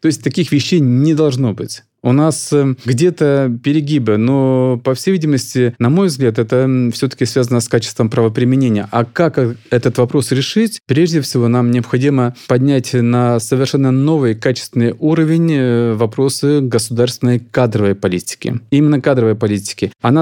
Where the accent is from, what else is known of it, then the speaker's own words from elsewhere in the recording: Russia; Я говорю, да, я из России.